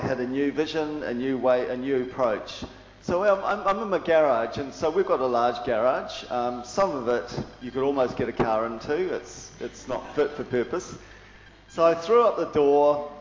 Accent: Australia; I am Australian after all.

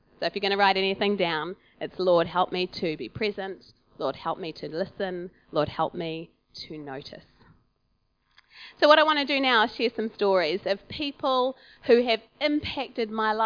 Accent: Auckland, New Zealand; also born or lived in Wellington; now in Waiuku, New Zealand; I was born in Wellington, grew up in Auckland, and we didn't move out here until I was in my early 20s.

